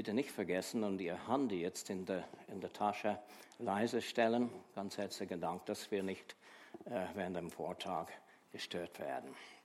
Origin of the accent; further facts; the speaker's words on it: Canada; German is a second language; im westlichen Kanada, im Provinz Alberta, im westlichen Kanada gelebt. Also ich bin nicht Amerikaner, sondern Kanadier. Wir leben nördlich der Vereinigten Staaten.